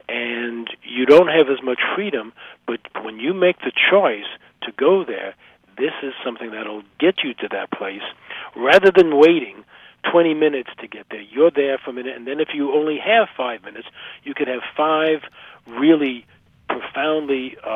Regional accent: New York, United States; I said, excuse me, I'm from New York.

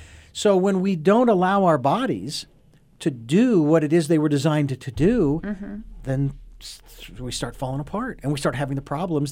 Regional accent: Phoenix, Arizona, United States; I mean, I'm from Phoenix. I don't like 110 in the shade.

